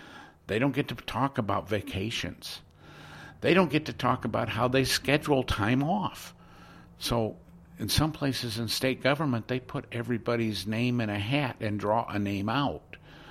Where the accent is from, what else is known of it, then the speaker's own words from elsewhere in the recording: Sioux City, Iowa, United States; the life that I lived when I grew up in Sioux City in the 70s, the 60s and 70s.